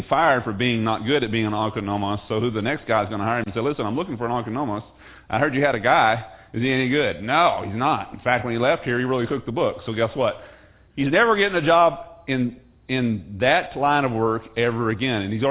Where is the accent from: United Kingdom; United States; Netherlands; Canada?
United Kingdom; England; Well, I'm English